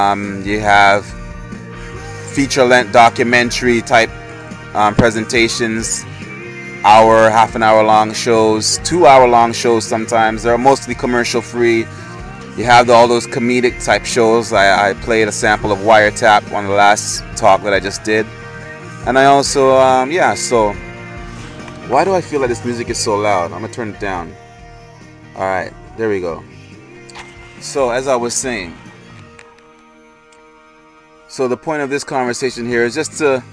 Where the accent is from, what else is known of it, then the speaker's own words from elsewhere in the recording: Toronto, Ontario, Canada; born there; of being of Jamaican background, Jamaican descent, though I am born in Canada. But Toronto, T.O, has a huge population of Jamaican immigrants. I'm second generation, my parents are those from the first generation.